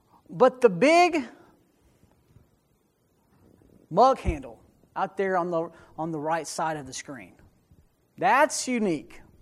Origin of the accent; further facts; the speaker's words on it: Indianapolis, Indiana, United States; I come from Indianapolis, from the west side.